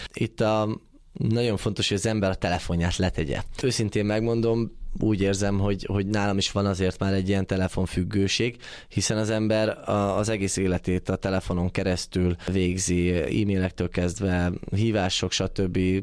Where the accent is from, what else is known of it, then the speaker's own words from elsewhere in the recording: Hungary; Ugye itt nőttem fel gyerekként. Magyarország az... az pótolhatatlan.